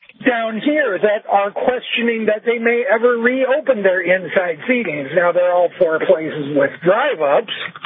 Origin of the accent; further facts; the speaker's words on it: Aberdeen, South Dakota, United States; You know, I'm from Aberdeen, which is a town a fraction the size of Fargo.